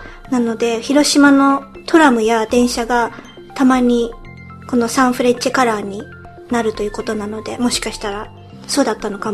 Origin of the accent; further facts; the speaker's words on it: United Kingdom; also born or lived in Japan; 日本生まれイギリス育ちの私たちがロンドンからお送りする